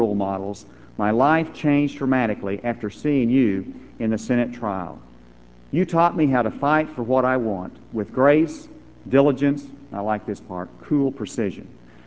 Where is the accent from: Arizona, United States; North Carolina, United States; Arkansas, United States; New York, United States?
Arkansas, United States; It was pointed out in the introduction that the fact that I'm from Arkansas, it does not necessarily make good political sense for me to be a manager.